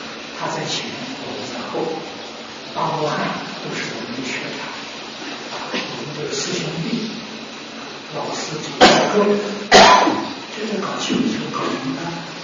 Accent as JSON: {"language": "Chinese", "country": "China", "said": "我们中国人算虚岁八十岁，一生教学，这个我们一定要认识清楚。"}